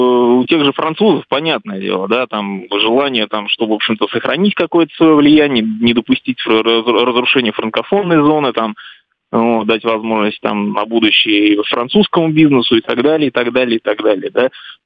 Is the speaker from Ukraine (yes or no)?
no; Rostov, Yaroslavl Oblast, Russia; Я сам из Ярославской области, родом, да, Ростов-Великий.